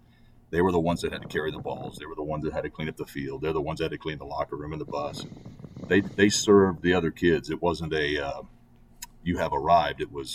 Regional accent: Castroville, Texas, United States; And so I was born and raised in Castroville, graduated from Medina Valley in 1999

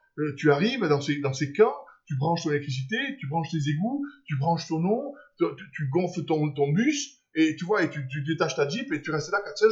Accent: Nouvelle-Aquitaine, France; Donc, on est rentré à Biarritz, tu vois, et pour élever les enfants, pour qu'ils connaissent leur famille. Moi, je suis basque

